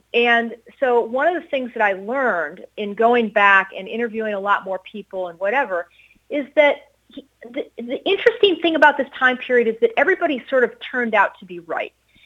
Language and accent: English; Midwest, United States; I grew up in the Midwest. We're not super confrontational.